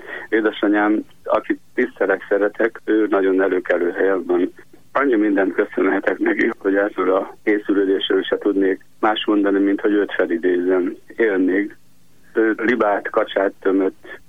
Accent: Heves, Hungary; Én egy mátraljai kisfaluból származom, Tebémes, egy zsákfalu, 301 néhány ember él ott

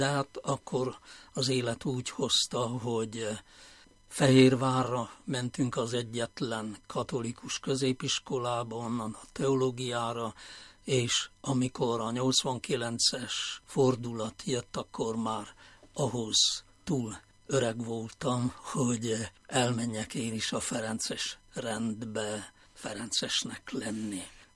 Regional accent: Csíkszentsimon, Harghita, Romania; also born or lived in Madéfalva; Csíksomlyó közelében nőttem fel, hiszen Madifalván születtem, ami jó 10 kilométerre van Csíksomlyótól, és gyermekként aztán Madifalváról elköltöztünk Csíkszentsimonba, de az is egy olyan 15 kilométerre van Csíksomlyótól.

